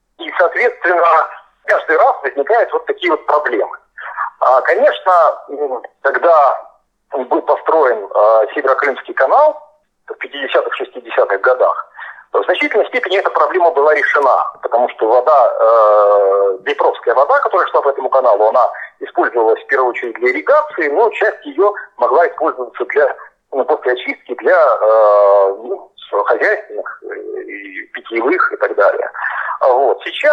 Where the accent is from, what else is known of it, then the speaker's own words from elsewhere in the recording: Crimea, Ukraine; Я вырос в Крыму, и я отчетливо помню эпизоды из своего детства